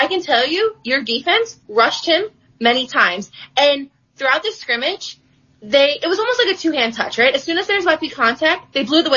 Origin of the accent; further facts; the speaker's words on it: New Jersey, United States; I said, I'm the same as you. I'm from New Jersey. I would have decided that 32 years ago.